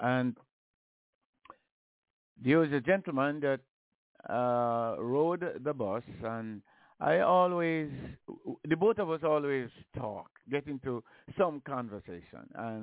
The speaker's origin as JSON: {"language": "English", "country": "Jamaica", "said": "because I come from Jamaica. We poor and everything like that."}